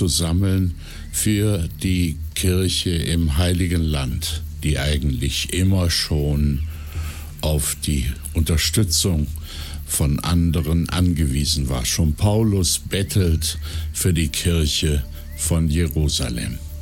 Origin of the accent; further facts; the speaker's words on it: Neuss, North Rhine-Westphalia, Germany; also born or lived in Düsseldorf; Ich bin 1954 in Düsseldorf geboren worden, bin dann in Neuss zur Schule gegangen